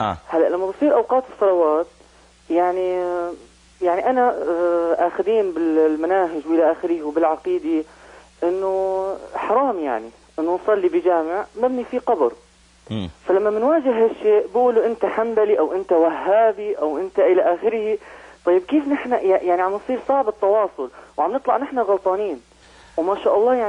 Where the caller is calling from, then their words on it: Homs, Homs Governorate, Syria; أنا عم أكلمك من سوريا وبالتحديد من حمص.